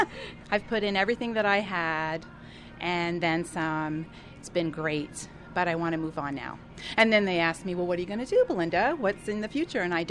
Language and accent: English; New York, United States; moved away as an adult; now in Hudson's Hope, Canada; Originally, we're from New York. And we were on an adventure. We originally came here to BC to become outfitters.